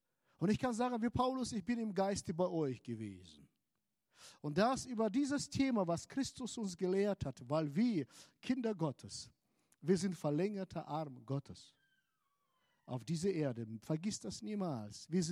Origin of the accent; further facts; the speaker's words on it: Hanover, Lower Saxony, Germany; Wir kommen aus Hannover